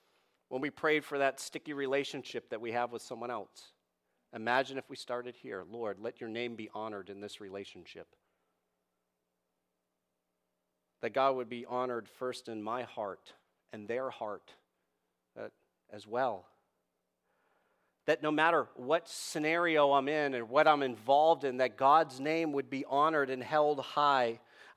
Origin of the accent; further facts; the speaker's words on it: Boston, Massachusetts, United States; If you don't know, I'm from Boston.